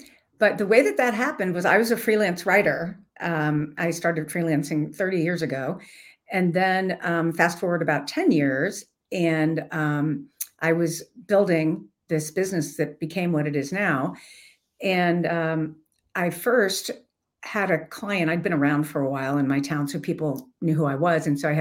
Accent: Cincinnati, Ohio, United States; nobody in my hometown, I'm in Cincinnati, Ohio, nobody would even speak to me

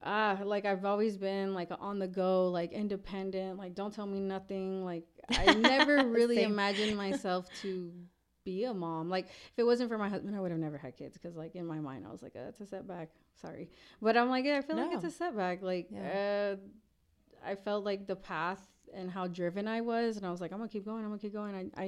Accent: Reynosa, Tamaulipas, Mexico; also born or lived in Rio Grande Valley, Texas; now in United States; well, I'm a Valley girl, but I was raised in Reynosa.

